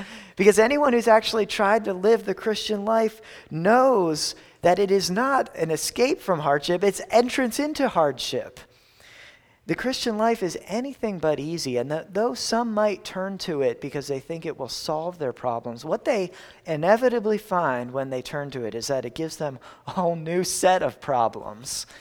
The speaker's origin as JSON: {"language": "English", "town": "Philadelphia", "region": "Pennsylvania", "country": "United States", "tie": "born or raised there", "said": "So I grew up near Philadelphia, and one activity people did out near Philadelphia was went tubing down the Delaware."}